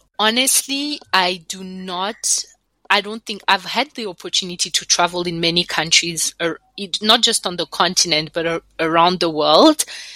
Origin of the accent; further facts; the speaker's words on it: Burundi; Because I feel like when we were growing up in Burundi, I could just walk and go to my friend's place down the road.